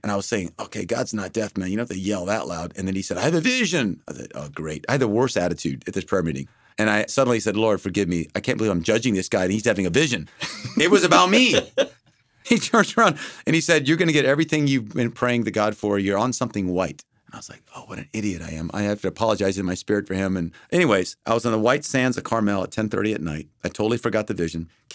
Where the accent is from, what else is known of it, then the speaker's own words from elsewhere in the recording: Thailand; moved away as an adult; now in United States; I grew up in Thailand.